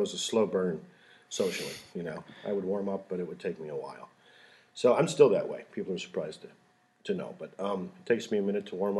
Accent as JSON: {"language": "English", "town": "Battle Creek", "region": "Michigan", "country": "United States", "tie": "born or raised there", "said": "We were a classic Midwest family. It was a blue-collar family that I came up in. I grew up in Battle Creek, which is a factory town."}